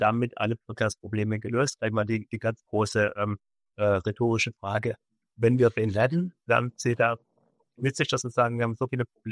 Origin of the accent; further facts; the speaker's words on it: Stuttgart, Baden-Württemberg, Germany; Ich komme aus dem Stuttgarter Raum